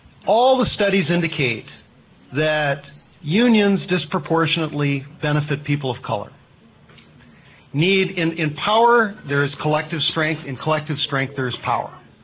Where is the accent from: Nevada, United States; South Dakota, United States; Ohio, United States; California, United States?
South Dakota, United States; Sioux Falls; A white guy growing up in Sioux Falls, South Dakota, I haven't felt it directly.